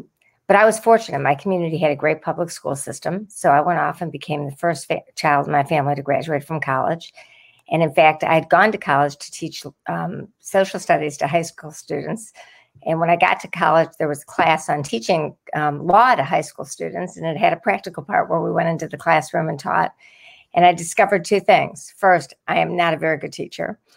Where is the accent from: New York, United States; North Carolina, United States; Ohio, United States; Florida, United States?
Ohio, United States; Cleveland; I grew up in Cleveland, Ohio, a suburb of Cleveland, and I grew up in a family that was really financially challenged.